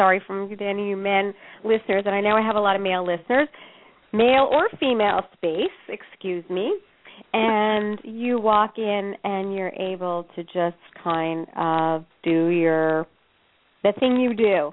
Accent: Canada; I think our backgrounds were similar, but I'm from Canada.

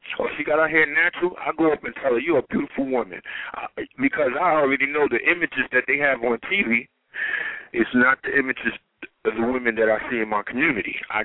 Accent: Brooklyn, New York, United States; But when I was modeling, I'm from Brooklyn, Brownsville.

